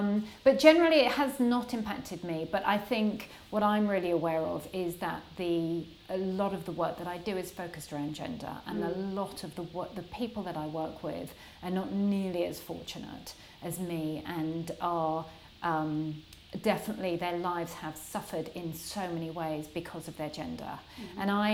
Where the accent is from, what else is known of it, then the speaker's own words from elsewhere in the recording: United Kingdom; I'm British. I'm very dull.